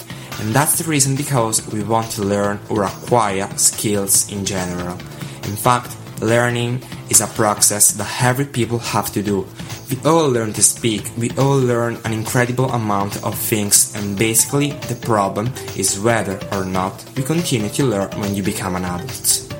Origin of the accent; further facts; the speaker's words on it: Italy; English is a second language; from Italy, and you're listening to the weekly podcast of …'s Thoughts.